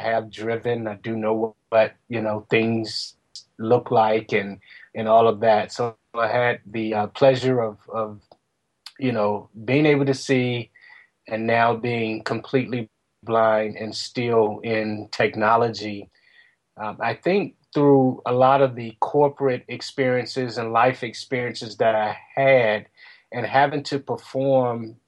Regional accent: Portsmouth, Virginia, United States; I grew up in Portsmouth, Virginia. I am the oldest of seven children

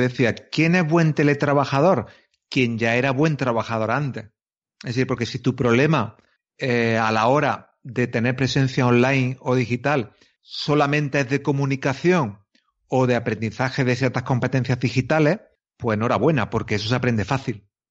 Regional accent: Córdoba, Andalusia, Spain; gente como yo, que soy un tío de Córdoba que no es conocido

